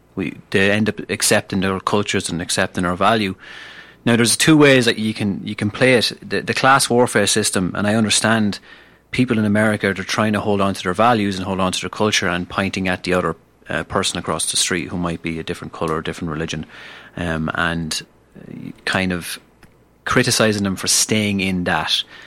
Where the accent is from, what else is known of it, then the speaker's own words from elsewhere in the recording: Ireland; because I'm from Ireland and I understand the history of Ireland